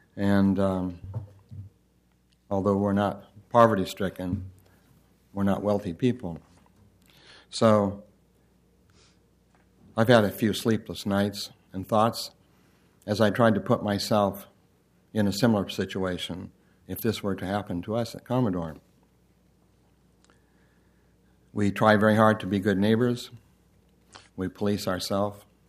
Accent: Portland, Oregon, United States; born there; I was born in Portland 71 years ago. I'm a graduate of Portland State. I've been a Portlandite all my life.

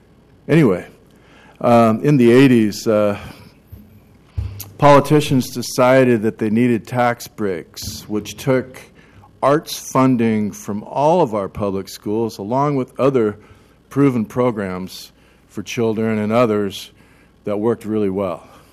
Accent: Oregon, United States; I grew up here in Oregon.

